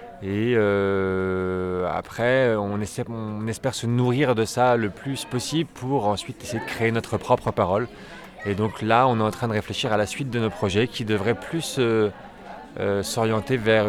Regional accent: Centre-Val de Loire, France; parce qu'on est originaire du Berry, pour la plupart.

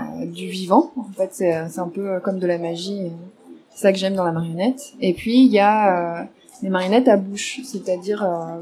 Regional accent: Centre-Val de Loire, France; puisque je viens du Vendômois

